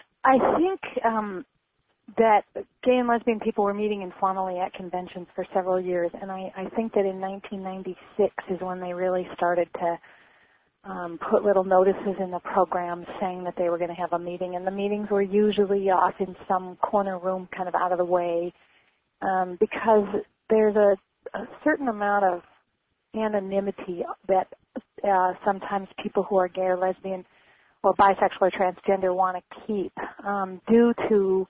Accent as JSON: {"language": "English", "region": "Iowa", "country": "United States", "tie": "born or raised there", "moved": "yes", "lives_now": "Minnesota, United States", "said": "I grew up in Iowa, and I moved to Minnesota in 1976, and I love it here."}